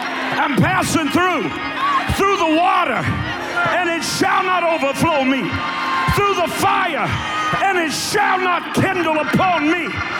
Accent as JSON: {"language": "English", "region": "Kentucky", "country": "United States", "said": "I'm from Eastern Kentucky."}